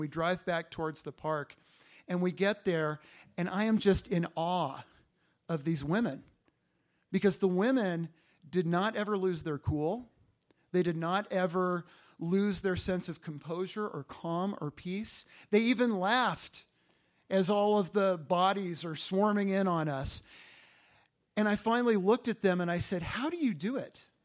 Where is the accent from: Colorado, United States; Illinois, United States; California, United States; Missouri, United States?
California, United States; I'm a Californian native